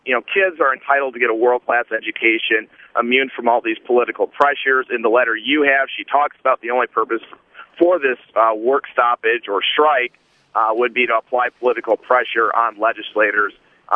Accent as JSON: {"language": "English", "town": "Grand Blanc", "region": "Michigan", "country": "United States", "said": "I'm from Grand Blanc"}